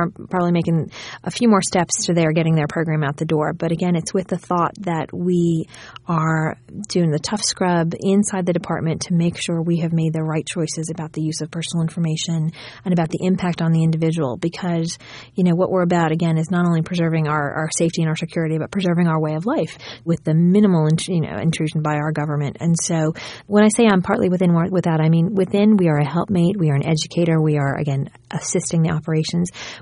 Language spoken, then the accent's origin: English; New York, United States; moved away as an adult; I'm from New York. I had just moved down a couple weeks before 9/11